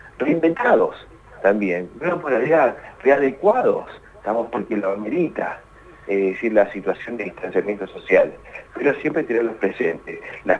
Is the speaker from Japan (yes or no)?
no; Argentina; queremos el abrazo, más siendo argentinos